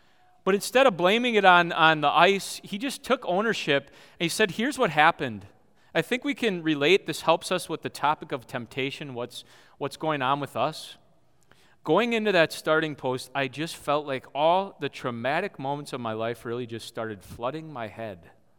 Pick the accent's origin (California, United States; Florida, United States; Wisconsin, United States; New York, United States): Wisconsin, United States; Kewaskum; We got Jordan Stoltz, right, from Kewaskum, Wisconsin, my hometown.